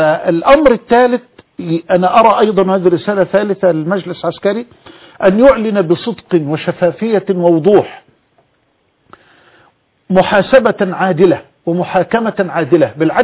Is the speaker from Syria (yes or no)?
no; Egypt; علينا جميعا كمصريين